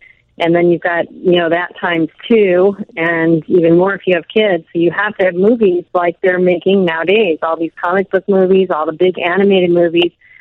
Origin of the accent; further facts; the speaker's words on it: Illinois, United States; now in Los Angeles, United States; I live in Los Angeles now, and I grew up near Chicago.